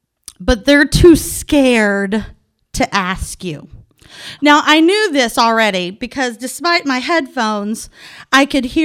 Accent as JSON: {"language": "English", "region": "Texas", "country": "United States", "said": "as I said, I am from Texas and we don't really have traffic where I'm from."}